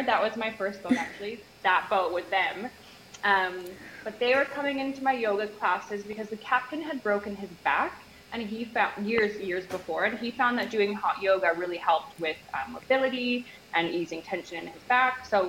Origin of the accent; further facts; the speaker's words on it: Canada; accent: Canadian; oh, hey, I saw you out and about in my Canadian accent.